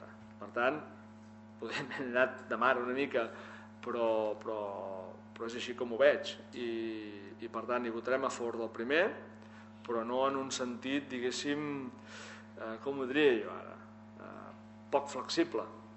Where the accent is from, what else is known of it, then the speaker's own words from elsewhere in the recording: Catalonia, Spain; I això, com a catalans, també ens ha de donar la força que ens ha de tenir.